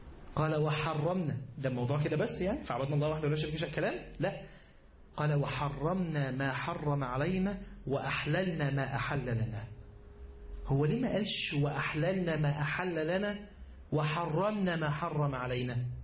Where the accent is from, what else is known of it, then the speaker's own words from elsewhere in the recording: Egypt; ده انا مصري، ده انا مصري وابويا مصري وانا شربت من نيلها وشفت بابا بيشرب من نيلها وجدي شرب من نيلها